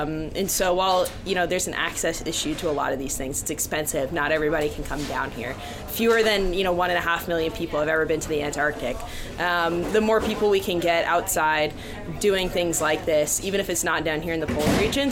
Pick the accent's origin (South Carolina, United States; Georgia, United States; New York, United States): New York, United States; Long Island; I grew up actually on Long Island, just to the east of New York City